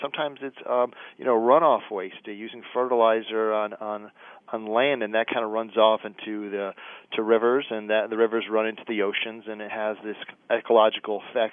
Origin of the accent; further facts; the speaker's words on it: New England, United States; I grew up in New England and pretty close to the coast, and I just remember going to the beach and just looking out and seeing how just vast it was